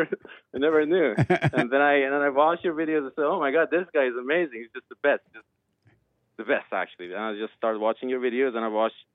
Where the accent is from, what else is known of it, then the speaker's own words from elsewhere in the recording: Iran; English is a second language; moved away; I just wanted to say that I'm not Canadian and I'm not American. I'm Persian. I moved here, I think it was 5 or 6 years ago.